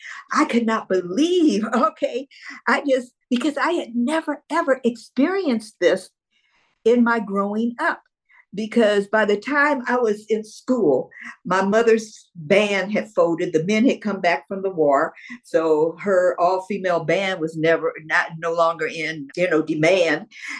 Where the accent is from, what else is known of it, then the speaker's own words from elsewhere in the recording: Omaha, Nebraska, United States; Okay, growing up in Omaha, Nebraska, it was strictly Black folks, white folks, and our Native American brothers and sisters were on reservations.